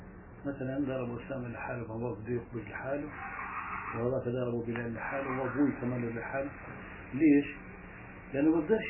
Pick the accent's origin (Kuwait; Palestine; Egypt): Palestine; Gaza, Gaza Strip; عندنا احنا المشهور عندنا في غزه في الشرز يريد الرز يساوي لنا ارقاق زي الطابون